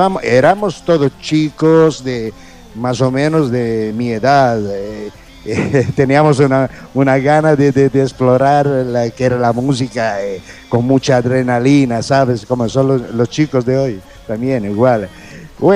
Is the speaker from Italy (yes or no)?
yes; Sicily, Italy; Spanish is a second language; porque yo nací en Sicilia